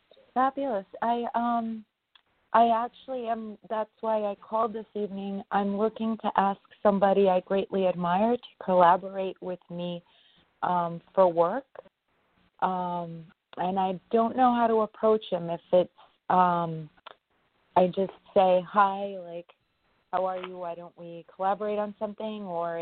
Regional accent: New York, United States; I'm from New York.

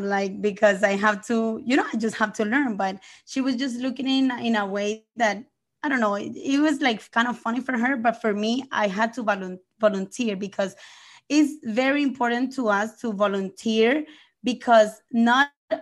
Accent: Colombia; English is a second language; moved away; Yes, I'm from Colombia. And I came 13 years ago here, full of dreams and goals. And it was difficult at the beginning because of the language. But as a quick learner, I learned the language super fast.

